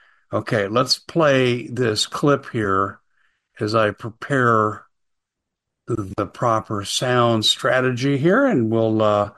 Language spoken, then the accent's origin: English; Colorado, United States; I grew up in Colorado.